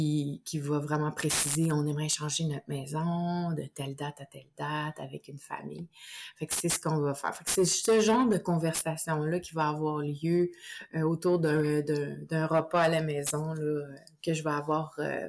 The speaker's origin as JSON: {"language": "French", "region": "Quebec", "country": "Canada", "tie": "born or raised there", "said": "je viens de la région des Cantons de l'Est, qui est une magnifique région, si vous connaissez... au Québec, et j'ai eu la chance de grandir là, justement dans un milieu où la nature était très présente"}